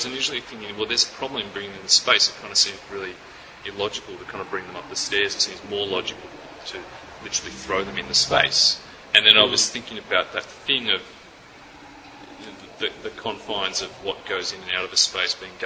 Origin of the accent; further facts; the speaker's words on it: Sydney, New South Wales, Australia; I'm originally from Sydney. Sydney is my home.